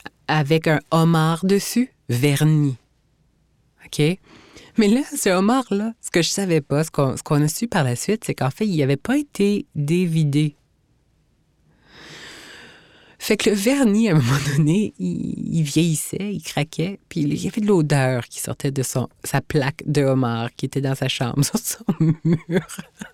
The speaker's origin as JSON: {"language": "French", "region": "Saskatchewan", "country": "Canada", "tie": "born there", "said": "Je suis née en Saskatchewan, de parents d'origine francophone aussi."}